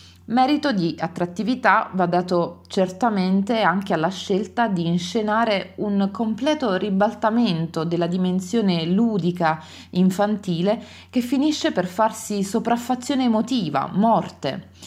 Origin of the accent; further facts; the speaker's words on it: Campania, Italy; vengo dalla provincia di Benevento e credo di dovere alla mia provenienza la mia natura da strega